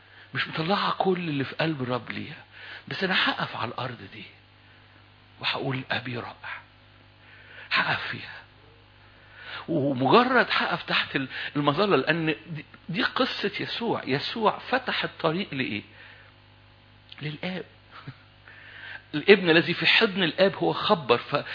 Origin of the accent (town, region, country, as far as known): Egypt